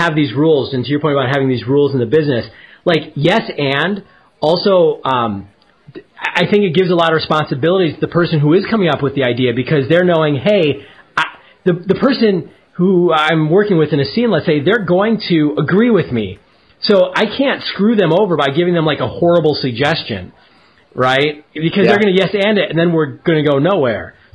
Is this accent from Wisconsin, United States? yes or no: yes; Milwaukee, Wisconsin, United States; It's a coffee stout from Lakefront Brewery in Milwaukee. I had to represent for my hometown today.